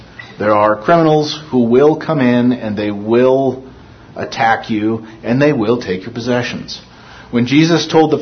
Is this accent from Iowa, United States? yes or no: no; California, United States; I'm pretty sure Paul would not refer to them as the three dudes, and I'm from California, though, so I will.